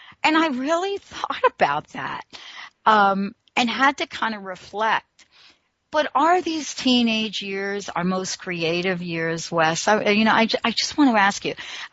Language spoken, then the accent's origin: English; New York City, New York, United States; I grew up in the Bronx.